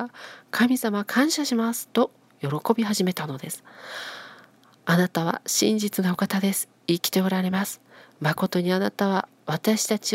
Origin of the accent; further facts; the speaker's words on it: Fukushima, Japan; 私たちの実家は被災地の福島で